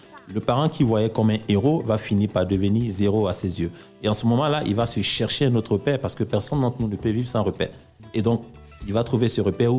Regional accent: Abidjan, Côte d’Ivoire; Chez nous, à Abidjan, on dit le chimpanzé est vilain, mais sa maman l'aime.

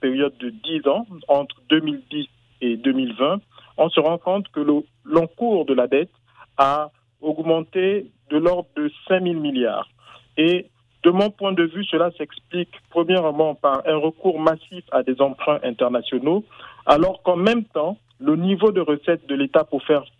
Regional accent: Gabon; Je suis gabonais, je vais assez régulièrement au Gabon

